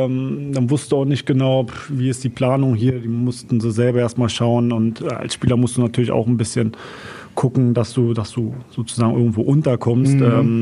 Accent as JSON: {"language": "German", "region": "Berlin", "country": "Germany", "said": "als Berliner bist du meistens so in deinem Bezirk gefangen."}